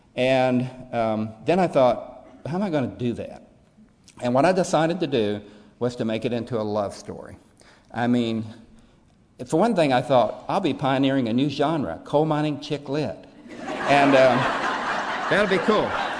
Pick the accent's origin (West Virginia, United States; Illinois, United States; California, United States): West Virginia, United States; But anyway, so, I'm from West Virginia. I'm hard-headed.